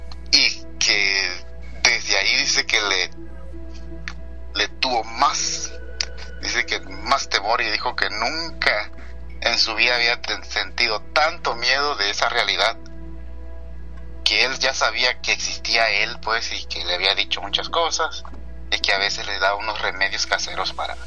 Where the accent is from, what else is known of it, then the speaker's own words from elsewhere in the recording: Tijuana, Baja California, Mexico; now in United States; Yo soy de Tijuana.